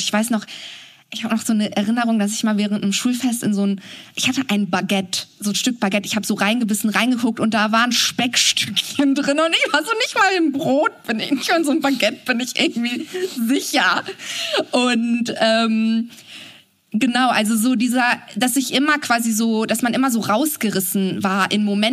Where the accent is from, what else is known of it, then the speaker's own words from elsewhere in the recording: Cologne, North Rhine-Westphalia, Germany; ich komme aus Köln und ich habe viel Zeit in Köln-Mülheim verbracht, am Wiener Platz.